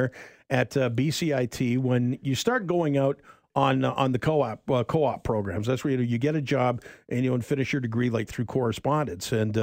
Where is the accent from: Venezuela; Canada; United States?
Canada; Kitimat, British Columbia; born there; Well, I was born in the fabulous metropolis of Kitimat, British Columbia.